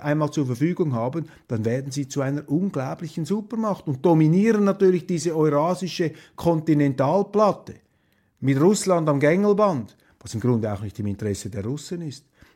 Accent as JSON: {"language": "German", "country": "Switzerland", "said": "Wir sind Schweizer, wir stehen dem Ganzen ja auch mit freundlicher, wohlwollender Distanz gegenüber."}